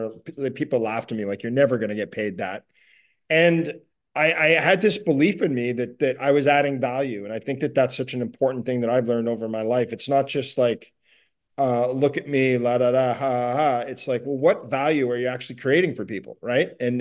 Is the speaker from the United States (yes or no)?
no; Ottawa, Ontario, Canada; my hometown of Ottawa, Canada